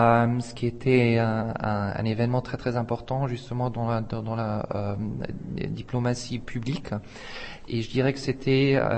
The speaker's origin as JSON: {"language": "French", "country": "Austria", "tie": "born or raised there", "also_born_or_lived": "Germany", "said": "Moi, en fait, je n'ai pas grandi en République tchèque, mais j'ai grandi en Autriche et en Allemagne. Je suis né là-bas, mes parents sont des immigrants."}